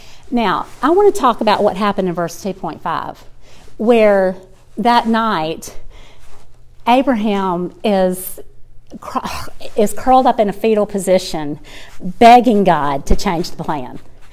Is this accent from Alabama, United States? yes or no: yes; Birmingham, Alabama, United States; I'm from Birmingham